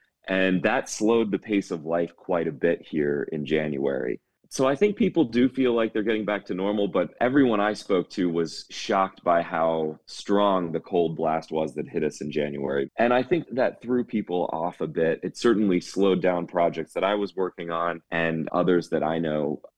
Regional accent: Wilmington, North Carolina, United States; I grew up in Wilmington and lived through Bertha, Fran, Floyd.

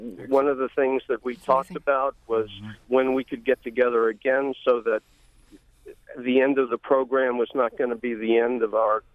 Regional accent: Baltimore, Maryland, United States; I'm from Baltimore. I'm Jewish

